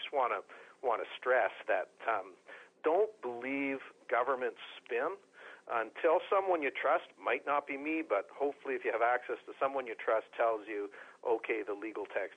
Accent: Canada; It's striking to me as a Canadian.

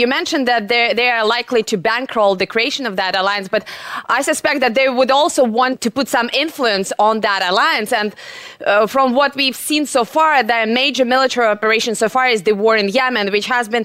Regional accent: Russia; Now, as you know, I come from Russia

